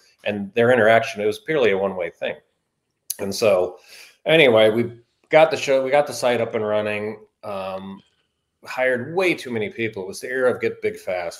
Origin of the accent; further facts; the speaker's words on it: Chicago, Illinois, United States; I'm a Chicagoan. I was doing websites for financial institutions back in like 95-ish.